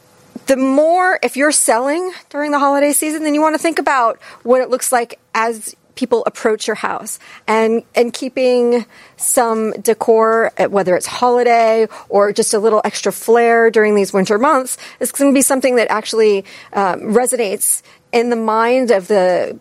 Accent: New England, United States; I'm from New England.

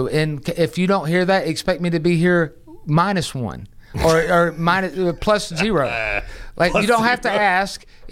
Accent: the South, United States; I'm a Southerner who doesn't like sweet tea, potato salad, or mayonnaise.

